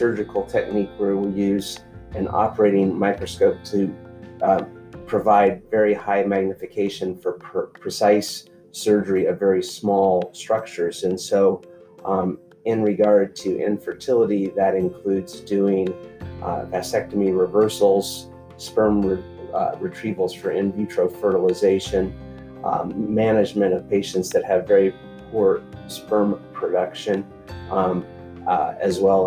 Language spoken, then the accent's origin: English; Atlanta, Georgia, United States; also born or lived in Chicago, Illinois / Tucson, Arizona; So I grew up, for the most part, in Atlanta, Georgia.